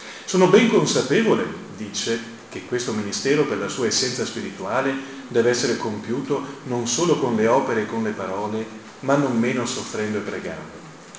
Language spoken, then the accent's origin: Italian; Veneto, Italy; Io sono di Sarride, quindi confino con la vostra provincia, con la provincia di Pordenone, e non ho fatto molta strada quindi per arrivare qui, anche se vengo appunto da Vittorio Veneto.